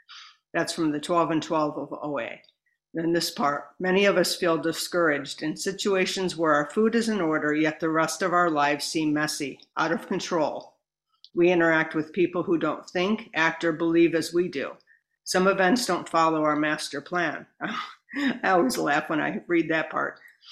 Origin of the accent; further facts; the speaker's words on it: East Coast, United States; now in Los Angeles, United States; like I said, I'm from Los Angeles. Originally, I'm from a small town back east.